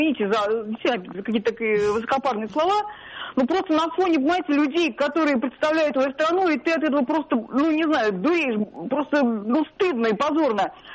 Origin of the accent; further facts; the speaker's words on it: Moscow, Russia; я из Москвы.